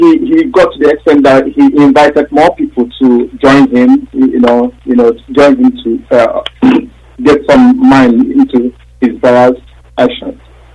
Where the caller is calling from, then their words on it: Spain; calling from Spain.